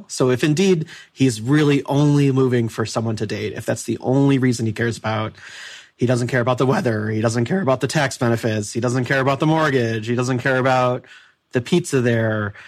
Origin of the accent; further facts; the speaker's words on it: Midwest, United States; So like I'm from the Midwest